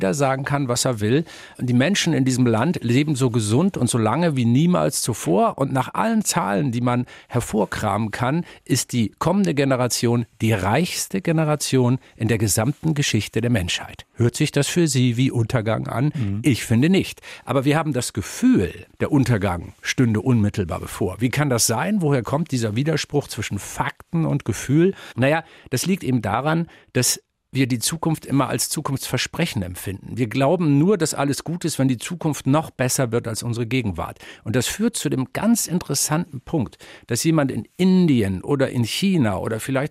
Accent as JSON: {"language": "German", "region": "Hamburg", "country": "Germany", "tie": "born or raised there", "said": "Wenn ich heute in meiner Heimatstadt Hamburg im Hafen sitze, in einer Strandbar, dann kreisen manchmal Adler über mir."}